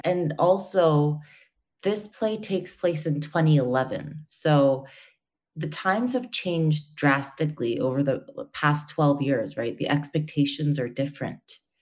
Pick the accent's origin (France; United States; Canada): Canada; In North America, in Canada, I'm from Canada